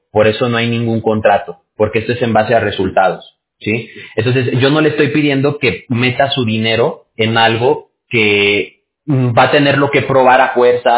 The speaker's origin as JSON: {"language": "Spanish", "country": "Mexico", "said": "yo soy mexicano"}